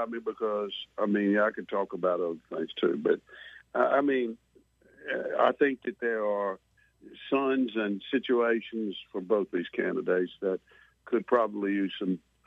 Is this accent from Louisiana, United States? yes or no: yes; Leesville, Louisiana, United States; I heard about my home place, my hometown of Leesville, and Vernon Parish getting hit so hard.